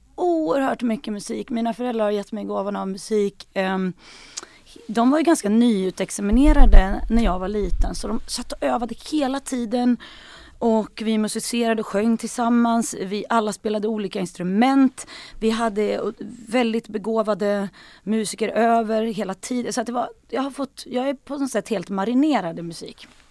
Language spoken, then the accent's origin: Swedish; Sandane, Vestland, Norway; jag kommer från Sandane liksom.